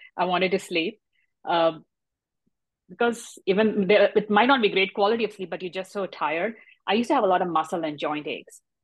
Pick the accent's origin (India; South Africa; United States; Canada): India; English is a second language; moved away as an adult; I was still in India at that point. I'm an Indian immigrant.